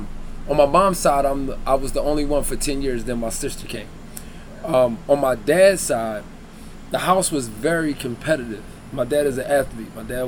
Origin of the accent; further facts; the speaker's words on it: Philadelphia, Pennsylvania, United States; I moved from Germantown. I was in North Philadelphia. Like, I was raised up in North Philadelphia.